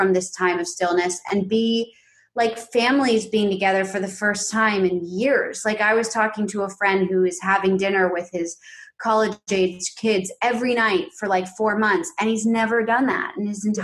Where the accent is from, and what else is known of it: New York City, New York, United States; born or raised there